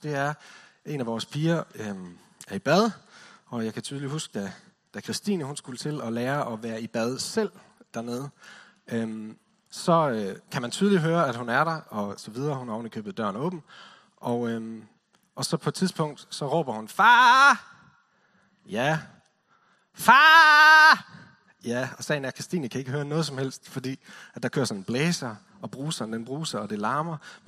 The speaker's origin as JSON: {"language": "Danish", "region": "West Jutland", "country": "Denmark", "said": "Fordi jeg kommer fra Vestjylland, og det er ikke sådan lige med det."}